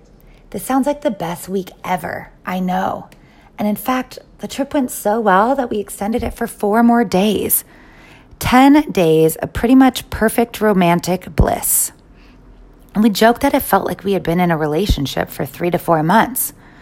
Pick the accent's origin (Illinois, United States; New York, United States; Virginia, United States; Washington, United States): Washington, United States; Seattle; Hey, I am from Seattle. It's not that lame.